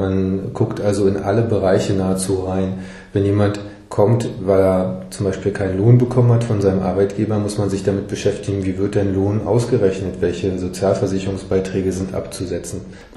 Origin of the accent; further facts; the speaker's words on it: Luckenwalde, Brandenburg, Germany; born there; ich bin hier in Luckenwalde geboren, bin seit 12 Jahren zugelassener Rechtsanwalt, habe hier ein Büro in Luckenwalde und eins in Potsdam.